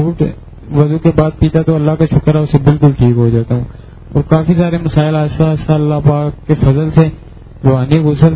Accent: Karachi, Sindh, Pakistan; میں کراچی سے آیا ہوں.

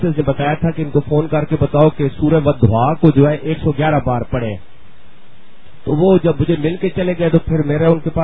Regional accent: Attock, Punjab, Pakistan; میں اٹک سے ہوں.

